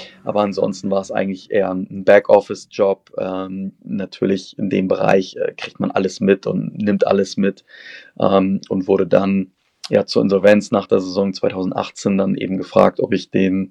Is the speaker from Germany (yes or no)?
yes; Hamburg, Germany; Ich bin gebürtiger Hamburger, wohne auch nach wie vor am Stadtrand in Hamburg